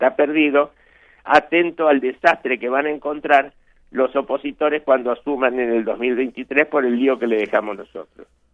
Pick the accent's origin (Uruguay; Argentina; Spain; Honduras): Uruguay; yo, como medio uruguayo, también lo sé y lo siento